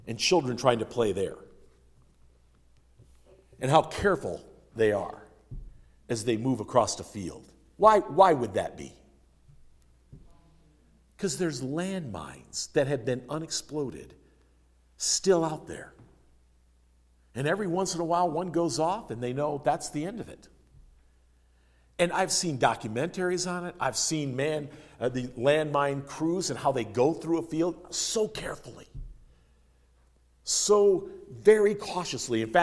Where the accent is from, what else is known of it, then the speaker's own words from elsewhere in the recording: Concord, United States; when I would be running on the mill pond outside of my hometown of Concord in the winter.